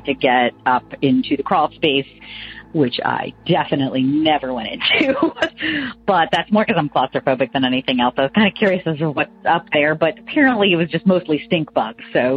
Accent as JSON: {"language": "English", "region": "Northeast", "country": "United States", "lives_now": "Bluffton, United States", "said": "I am originally from the Boston and the New York areas, but currently live in Bluffton, South Carolina."}